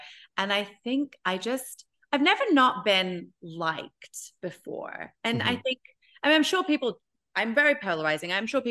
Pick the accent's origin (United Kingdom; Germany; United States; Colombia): United Kingdom; A, I'm British, B, I'm Indian.